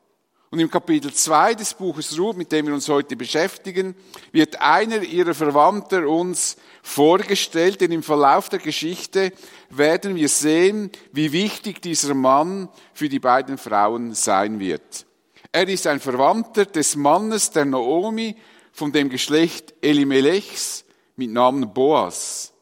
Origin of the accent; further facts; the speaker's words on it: Dietikon, Zurich, Switzerland; auf die Felder, wo ich aufgewachsen bin, in Dietikon, nahe von hier